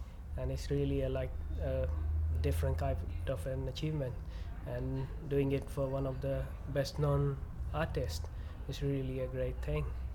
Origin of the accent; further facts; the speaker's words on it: India; English is a second language; moved away as an adult; now in England; I was born in India, basically. And I've been there, I did my study and everything there. And then after that, I worked there for quite a few years. After that, I came to England to do my master's.